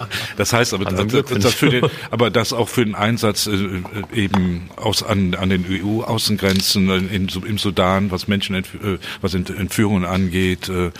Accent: Bonn, North Rhine-Westphalia, Germany; Ich bin gebürtiger ich Bonner, auch, ja.

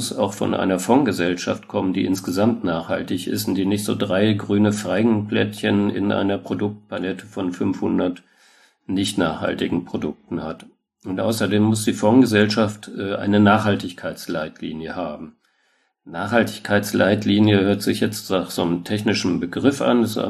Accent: Dortmund, North Rhine-Westphalia, Germany; ich komme aus Dortmund, ist eine Kohlestadt

